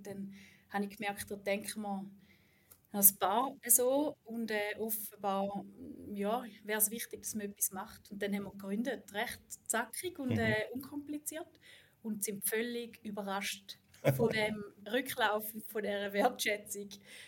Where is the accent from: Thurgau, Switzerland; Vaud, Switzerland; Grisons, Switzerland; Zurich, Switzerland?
Thurgau, Switzerland; ich bin im Thurgau aufgewachsen, total auf dem Land. Bis Bauernkind